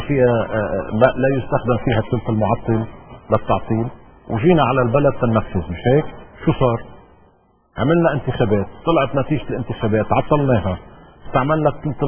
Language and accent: Arabic; Lebanon; انا كلبناني شو بدي؟ انا كلبناني اليوم شو بدي؟